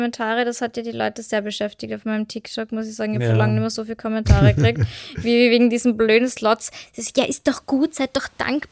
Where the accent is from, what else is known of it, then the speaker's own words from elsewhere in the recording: Austria; vielleicht ist das echt so ein bisschen, wenn man in Österreich aufgewachsen ist, dass das so ein bisschen Hausverstand ist. Also, ich war halt als Kind